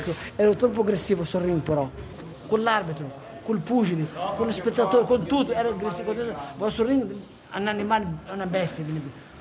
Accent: Tunisia; Italian is a second language; Da bambino, uscito in Tunisia, da bambini

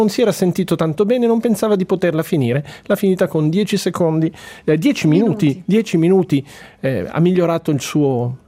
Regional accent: Calabria, Italy; Io calabrese

